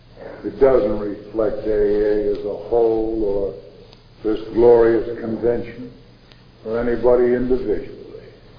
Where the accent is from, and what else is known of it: Ireland